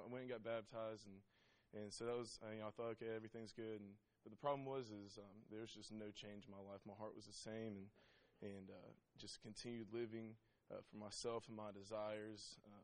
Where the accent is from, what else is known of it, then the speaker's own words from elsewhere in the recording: Nashville, Tennessee, United States; my story is a little bit different than Chaz's. I grew up in Nashville.